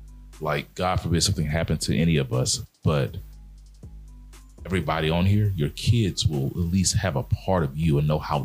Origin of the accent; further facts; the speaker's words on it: Mobile, Alabama, United States; I'm 43 years old. I'm from Mobile, Alabama. I grew up in the South.